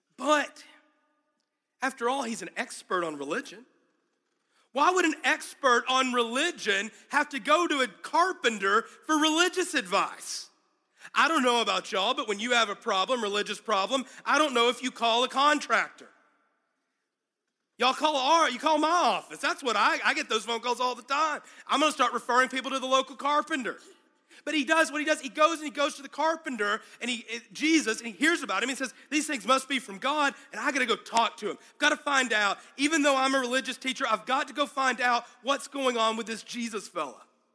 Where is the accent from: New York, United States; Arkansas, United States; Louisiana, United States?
Arkansas, United States; even shows like the Beverly Hillbillies, which just reminded me of growing up in Arkansas.